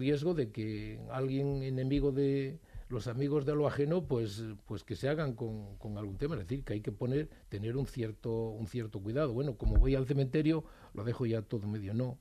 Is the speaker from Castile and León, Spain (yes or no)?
yes; Castile and León, Spain; no soy de Madrid, yo soy de un pueblo de Zamora, donde están inhumados mis padres.